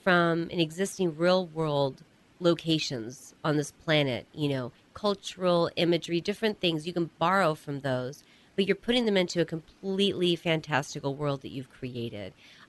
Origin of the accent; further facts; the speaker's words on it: United States; And I'm an American.